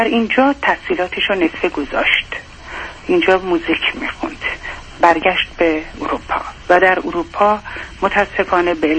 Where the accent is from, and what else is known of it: Iran; now in United States